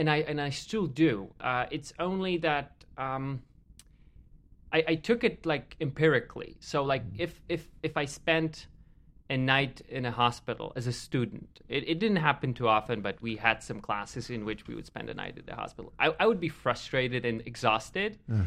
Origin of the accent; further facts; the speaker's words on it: Katowice, Silesian Voivodeship, Poland; now in Los Angeles, United States; I grew up in Katowice, so uh-huh. It's a big industrial city in the south of the country, and so half of the year it's rather gloomy and the overcast sky is taking its toll